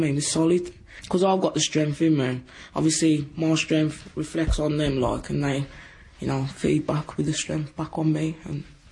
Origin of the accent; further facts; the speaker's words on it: Walsall, West Midlands, United Kingdom; Me, I'm from Walsall in the Midlands.